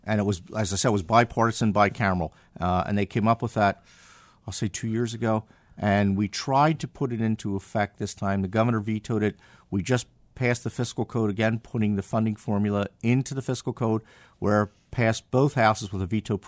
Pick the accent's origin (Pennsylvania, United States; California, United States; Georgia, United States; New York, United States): Pennsylvania, United States; here in the Commonwealth of Pennsylvania. And for four election cycles, I'm from the Southeast.